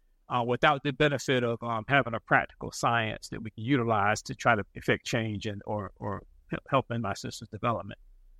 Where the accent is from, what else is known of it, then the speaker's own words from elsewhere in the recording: North Carolina, United States; Yeah, I grew up in North Carolina. Okay. So I'm from North Carolina.